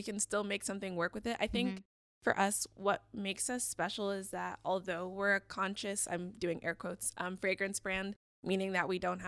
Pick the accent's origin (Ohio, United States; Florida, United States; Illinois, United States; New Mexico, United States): Ohio, United States; Like, where I grew up in Ohio, everyone wanted to smell like the Hollister store.